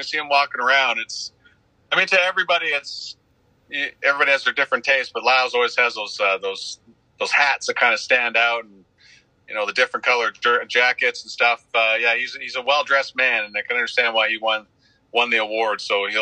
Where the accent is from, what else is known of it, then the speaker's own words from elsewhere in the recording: Calgary, Alberta, Canada; I grew up in Calgary, never understood that flaming horse on the front.